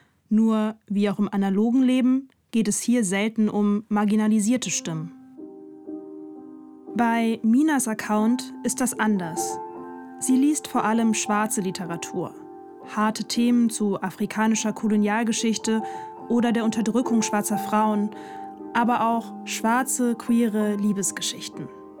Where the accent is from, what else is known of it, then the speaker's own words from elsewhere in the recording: Germany; ich bin das Kind einer weißen Mutter und eines schwarzen Vaters. Nur mein Vater kommt aus Kamerun. Und ich bin komplett in Deutschland aufgewachsen.